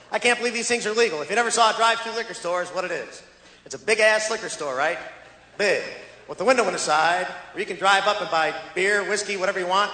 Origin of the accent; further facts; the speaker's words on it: Cleveland, Ohio, United States; I'm from Cleveland, Ohio. Cold there in Cleveland. Freezing.